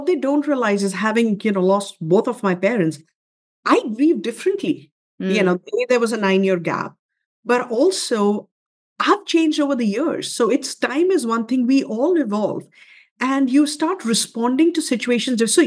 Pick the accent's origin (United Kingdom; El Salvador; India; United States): India; even though I'm Indian, math is not my forte